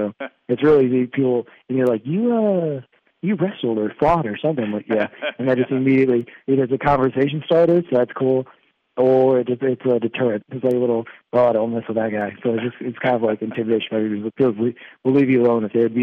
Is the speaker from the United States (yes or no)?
yes; Omaha, Nebraska, United States; Born and raised in Omaha, Nebraska. I lived there until I graduated from high school, and then went to Chicago for 2 years.